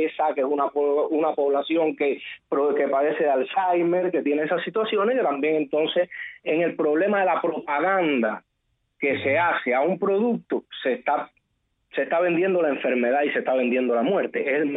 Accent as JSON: {"language": "Spanish", "country": "Cuba"}